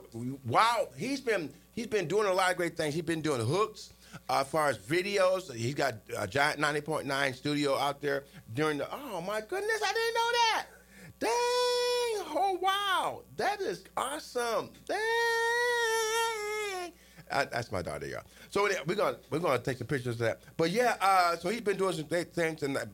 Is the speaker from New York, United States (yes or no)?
no; Terre Haute, Indiana, United States; I mean, my hometown, Terre Haute, I went through four different high schools, man.